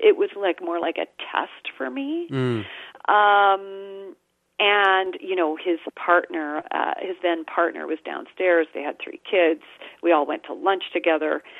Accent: Montreal, Quebec, Canada; And I'm from Canada

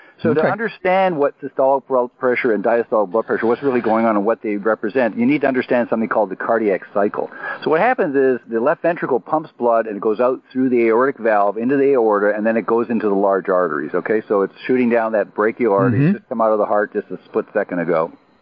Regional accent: Canada; now in United States; I'm Canadian, so I'm American now

